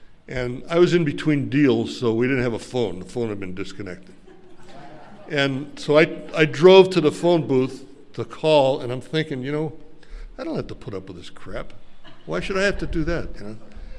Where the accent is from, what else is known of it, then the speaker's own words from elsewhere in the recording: Sacramento, California, United States; now in Reno, United States; one of my friends that I grew up with in Sacramento is an Armenian guy